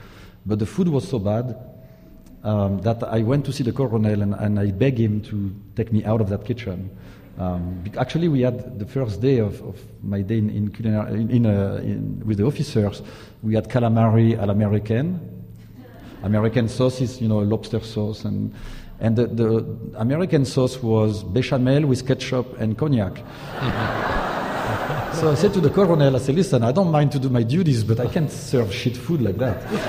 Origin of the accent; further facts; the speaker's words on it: Saint-Tropez, Provence-Alpes-Côte d'Azur, France; also born or lived in Antibes; However, I was born in Antibes, and I grew up in Saint-Tropez, and my grandmother was living in Cannes.